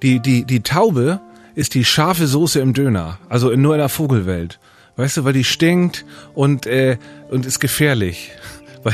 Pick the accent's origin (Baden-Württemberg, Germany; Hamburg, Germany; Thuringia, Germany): Hamburg, Germany; bei uns in Stelling in Hamburg, wo ich herkomme